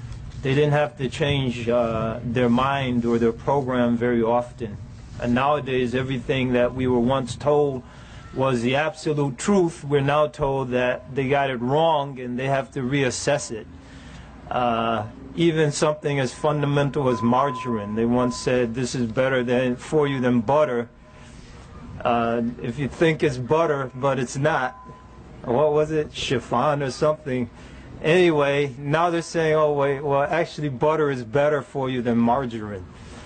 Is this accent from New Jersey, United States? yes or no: no; Berkeley, California, United States; born there; I was born in this area. My father was in the Navy, and during his stint here on the West Coast, I was born in Berkeley at the Alameda County Hospital.